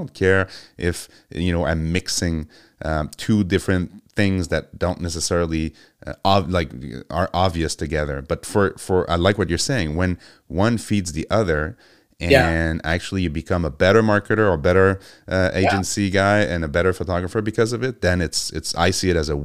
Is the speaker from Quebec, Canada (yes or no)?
yes; Montreal, Quebec, Canada; Well, I'm from Montreal, so I can relate the 6 months of the year.